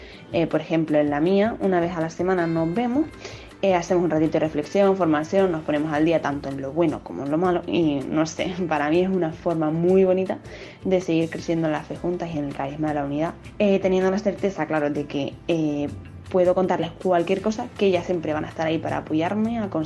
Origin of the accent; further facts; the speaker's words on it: Canary Islands, Spain; de Gran Canaria